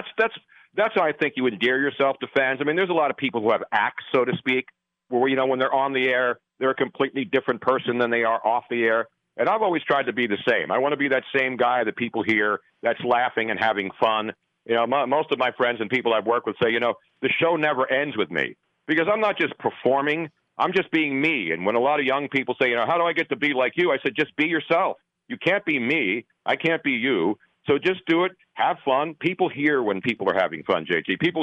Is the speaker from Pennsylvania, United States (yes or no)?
yes; Philadelphia, Pennsylvania, United States; You know, people know I'm from Philly. I'm not a homer. I mean, obviously when the Eagles won, I was happy because growing up here, I'd never seen them win a Super Bowl.